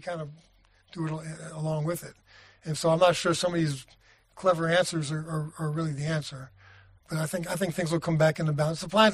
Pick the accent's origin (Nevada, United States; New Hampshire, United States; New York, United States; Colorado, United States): New York, United States; or New York City, I grew up in New York, so you're on Fifth Avenue, and it's back bumper to bumper and horns honking